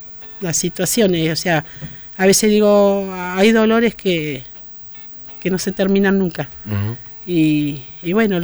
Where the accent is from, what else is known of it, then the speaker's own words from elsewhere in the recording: Buenos Aires, Argentina; also born or lived in Entre Ríos; Yo nací en Entre Ríos, me crié allá con mi abuela y después me trajeron a Buenos Aires y bueno, me quedé acá y crecí acá.